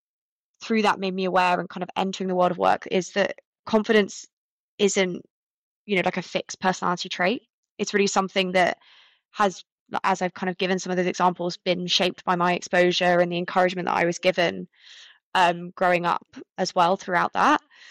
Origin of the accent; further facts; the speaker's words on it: Cheltenham, South West England, United Kingdom; So I grew up in Cheltenham. I went to an all-girls school there.